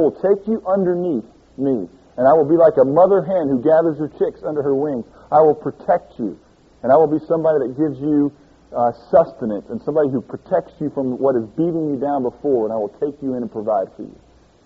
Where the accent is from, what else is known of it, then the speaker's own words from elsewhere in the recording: St. Louis, Missouri, United States; I grew up in St. Louis.